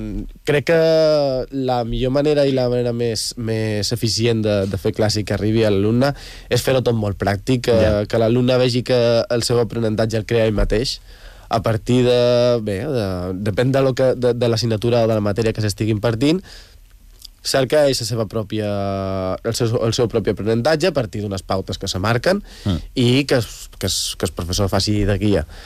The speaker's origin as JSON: {"language": "Catalan", "town": "Barcelona", "region": "Catalonia", "country": "Spain", "said": "jo venc de Barcelona i el meu barri de Barcelona també era un barri molt obrer, molt Sant Andreu"}